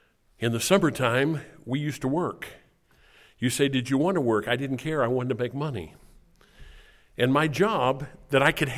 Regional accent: Illinois, United States; Do you know I'm from Illinois? Detasseling corn down in the river bottoms in the Illinois-Mississippi River Valley down where I'm from.

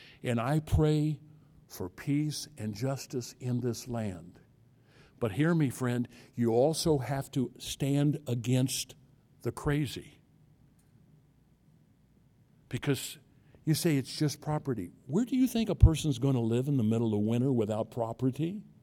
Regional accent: United States; I'm an American, but this world is not my home.

